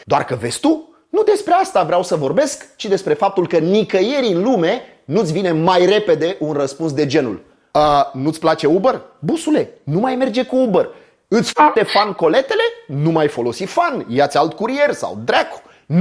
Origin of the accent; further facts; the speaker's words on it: Romania; Sunt român până în măduva oaselor